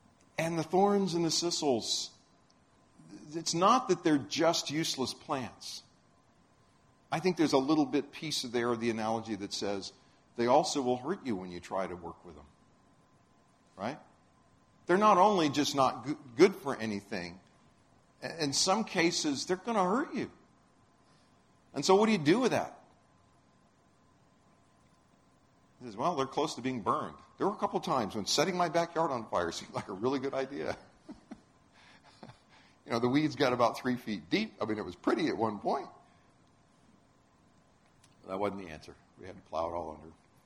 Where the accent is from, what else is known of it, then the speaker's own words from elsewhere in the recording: Florida, United States; When I was growing up in Florida, there's a plant there that they call the sand spur.